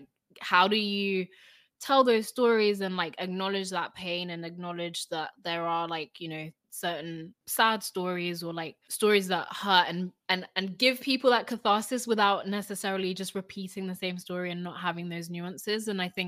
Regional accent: United Kingdom; But even like just being Black British, like yeah, there are moments that are like really hard

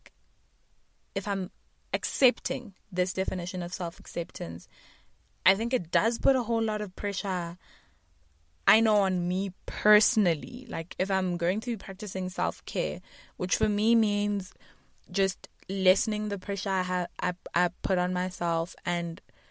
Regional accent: South Africa; accent: South African; My love out for this week goes to the South African constituency and my accent.

